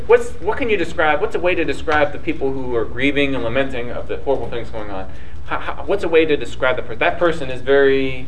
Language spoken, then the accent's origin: English; United States; growing up in the United States here as a male, you know, it's never good to be seen crying.